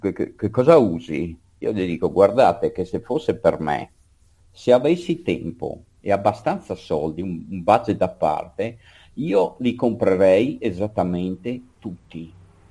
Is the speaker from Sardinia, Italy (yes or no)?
no; Udine, Friuli-Venezia Giulia, Italy; io sono friulano, io sono nativo di Udine, anche se vivo in provincia di Pordenone